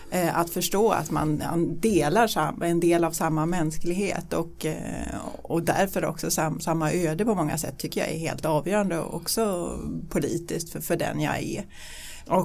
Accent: Denmark; now in Sweden; Jag är född i Danmark, jag är uppvuxen i Danmark.

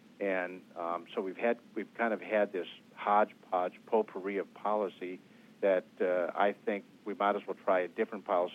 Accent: Wisconsin, United States; My home state of Wisconsin hasn't voted yet, and that's coming up on April 5th.

